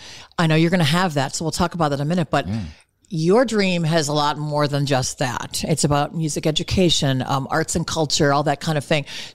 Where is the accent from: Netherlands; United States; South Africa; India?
United States; Illinois; Did you know … is from Illinois? I'm from Illinois.